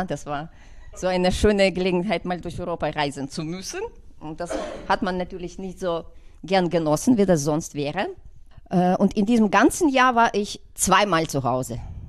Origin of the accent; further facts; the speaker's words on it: Kyiv, Ukraine; also born or lived in Lviv; Ich komme aus Kiew, das ist die Hauptstadt der Ukraine. Ich wurde 75 geboren, ich habe Germanistik studiert in Lviv, das ist an der westlichen Grenze, in der Westukraine